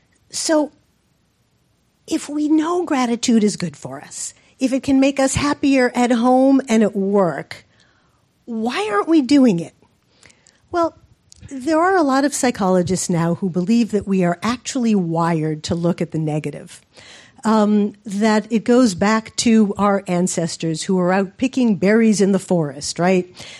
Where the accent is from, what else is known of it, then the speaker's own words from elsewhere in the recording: New York, United States; by the way, I'm from New York, I am neither soft nor sappy